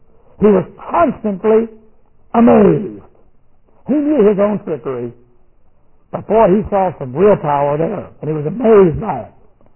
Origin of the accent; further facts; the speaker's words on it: United States; I wasn't a German. I'm an American. I'm in the United States Army.